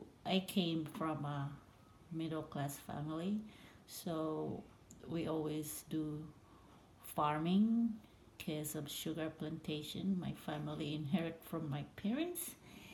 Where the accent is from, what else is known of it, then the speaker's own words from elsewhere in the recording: Philippines; Growing up in the Philippines is, it's fun and challenging.